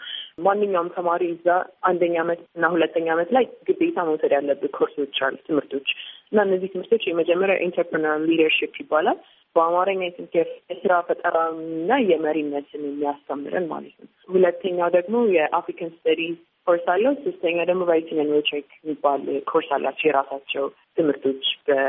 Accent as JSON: {"language": "Amharic", "town": "Bahir Dar", "region": "Amhara", "country": "Ethiopia", "tie": "born or raised there", "said": "ያደግኩት ባህር ዳር ከተማ ውስጥ ነው። ኢትዮጵያ አፍሪካን ሊደርሺፕ አካዳሚ ከመሄዴ በፊት የአስረኛ ክፍል የተማርኩት ባህር ዳር ውስጥ ኤስ ኤስ ሄርማን ግማይነር የሚባል ትምህርት ቤት ነው።"}